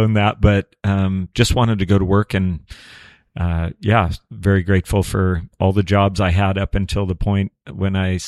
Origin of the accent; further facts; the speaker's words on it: Los Molinos, California, United States; also born or lived in Corning; now in Redding, United States; Grew up in Los Molinos, California, just about 40 minutes south of us between Red Bluff and Chico. I was born in Corning and was there till roughly 22-ish. I think I came to Shasta County, Redding